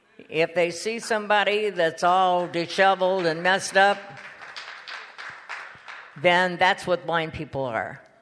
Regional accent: St. Louis, Missouri, United States; I'm not saying that just because she comes from St. Louis and I come from St. Louis

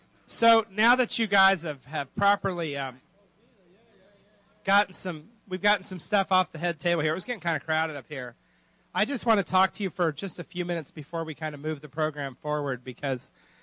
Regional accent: Indiana, United States; For those of you who don't know, I am from Indiana. That's not the joke. Okay, so I am from Indiana

